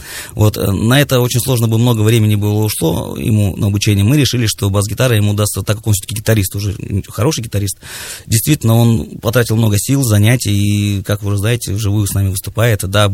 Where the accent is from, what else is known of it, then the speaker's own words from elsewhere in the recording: Novosibirsk, Novosibirsk Oblast, Russia; есть города, где мы вот сами из Новосибирска